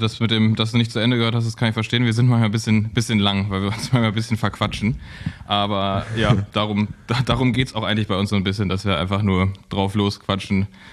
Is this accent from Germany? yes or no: yes; Berlin, Germany; Als Berliner muss ich Aero sagen